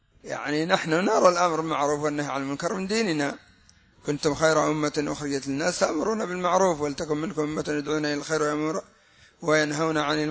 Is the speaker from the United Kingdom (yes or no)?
no; Yemen; هكذا عندنا في اليمن